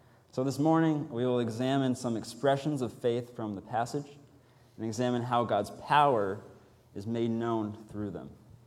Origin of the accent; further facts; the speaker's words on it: Rhode Island, United States; born there; now in Northern Virginia, United States; I was born right here in Rhode Island, but this is also the church where I was introduced to the gospel.